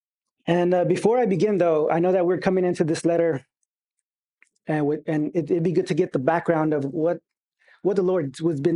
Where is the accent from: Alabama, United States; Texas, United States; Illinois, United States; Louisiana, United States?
Texas, United States; Pearland; And as he shared, I'm from Pearland.